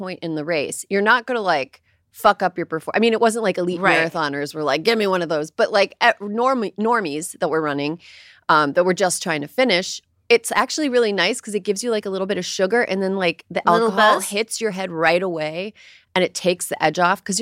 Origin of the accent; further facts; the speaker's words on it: Wisconsin, United States; The good news on Tuesday, Wisconsin, my home state, the Badger mm-hmm. state, did something pretty amazing.